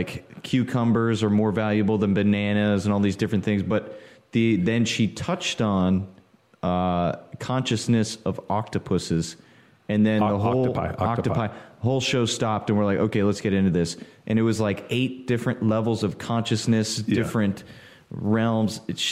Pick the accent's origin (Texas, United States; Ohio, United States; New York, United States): Texas, United States; Houston; now in Austin, United States; Chris, yeah, we're in Austin, and yeah, I'm from Houston, so frequent there.